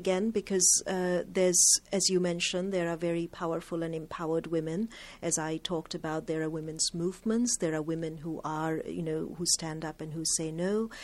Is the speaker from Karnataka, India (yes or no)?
no; Kolkata, West Bengal, India; I'm from Calcutta. My family's been living in Calcutta since the early 1800s, yes.